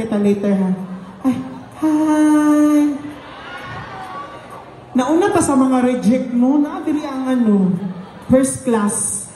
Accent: Davao, Davao Region, Philippines; Ah, nasa Davao, taga Davao ako.

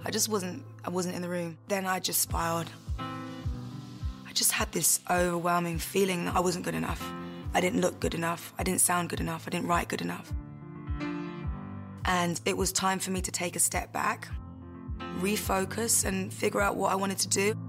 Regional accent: Bristol, South West England, United Kingdom; I'm 31 from Bristol.

